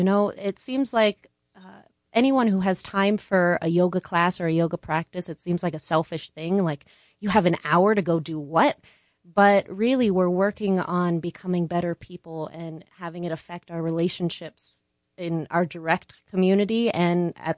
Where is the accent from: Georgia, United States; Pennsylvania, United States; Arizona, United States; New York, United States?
Pennsylvania, United States; Chihola; I grew up here in Chihola, Pennsylvania, right on the Delaware River. And then I left for 12 years pursue a great career in advertising and graphic design.